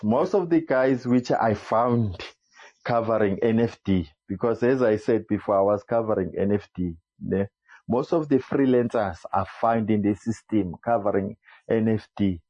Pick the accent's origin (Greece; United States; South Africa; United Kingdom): South Africa; but I'm from South Africa